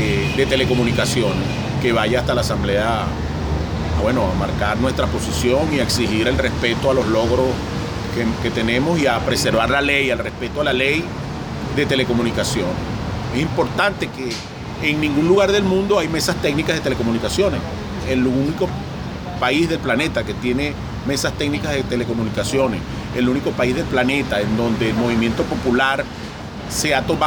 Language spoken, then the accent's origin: Spanish; Caracas, Capital District, Venezuela; Soy de la Parroquia del Recreo, de las Mesas Técnicas de Telecomunicación del Corredor Boyacá.